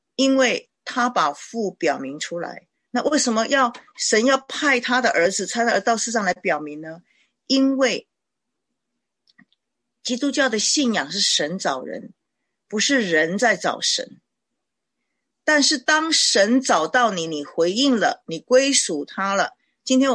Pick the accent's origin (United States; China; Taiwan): China; 我想我们中国人也是可以参美的哈